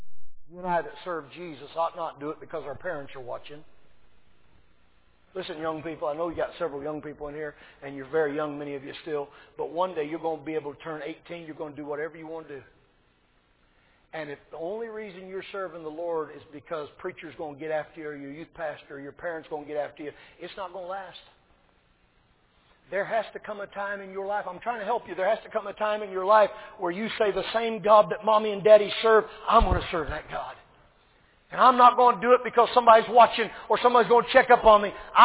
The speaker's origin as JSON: {"language": "English", "region": "Arkansas", "country": "United States", "tie": "born or raised there", "said": "when I was a little boy growing up in Arkansas, even in my childhood, all the restaurants would be closed until noontime on Sunday."}